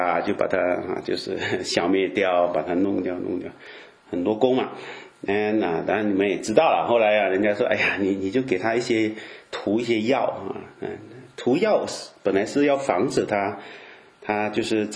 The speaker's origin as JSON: {"language": "Chinese", "country": "Malaysia", "said": "以前我记得我妈跟我说，就我马来西亚的家啊，就是常有蚂蚁啊，就是当然在亚洲很平常的了"}